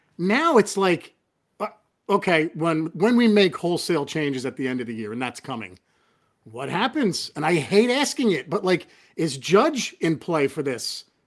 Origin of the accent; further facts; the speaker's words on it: New Jersey, United States; I'm from New Jersey.